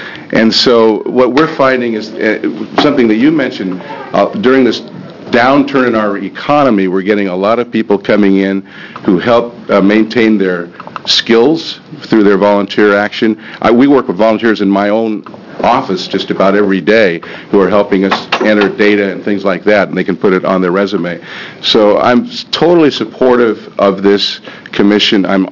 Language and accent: English; Portland, Oregon, United States; I grew up in Portland, went to high school there, went to college, graduated from Portland State.